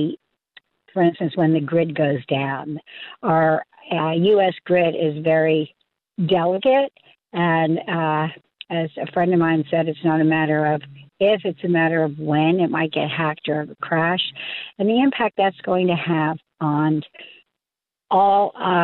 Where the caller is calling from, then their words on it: The Villages, Florida, United States; I'm calling from the Villages regarding your banking show tomorrow.